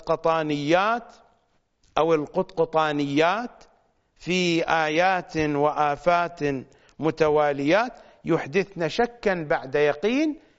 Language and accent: Arabic; Iraq; إنها المنطقة المقدسة عندنا في العراق، ما بين النجف وكربلاء والكوفة